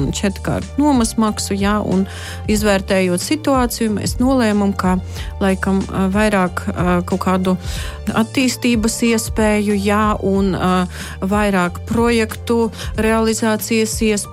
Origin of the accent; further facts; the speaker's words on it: Daugavpils, Latgale, Latvia; mēs strādājām Daugavpilī, un nu, tā ir mana dzimtā pilsēta, jā, un tā sanāca pēkšņi, ka mums bija jāpārceļas uz Rīgu